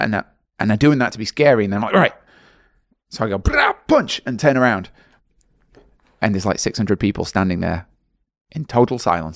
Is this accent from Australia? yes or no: no; England, United Kingdom; I'm English, right?